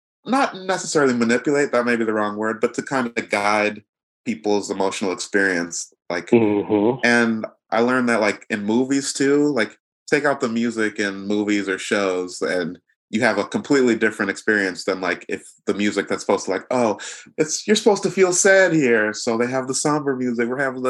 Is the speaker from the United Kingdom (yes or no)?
no; Nigeria; Both my parents are pastors and I'm Nigerian and like pretty much most Nigerian culture, it's like religion and spirituality is like ingrained into the culture.